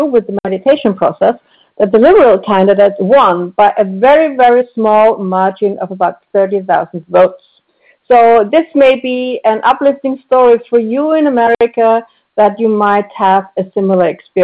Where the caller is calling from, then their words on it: Austria; I'm calling from Austria in Europe.